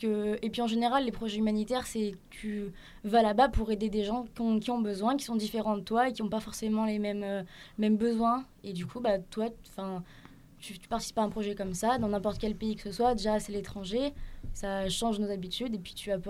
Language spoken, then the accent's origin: French; France; Et puis nous, on vient de France, on arrive là-bas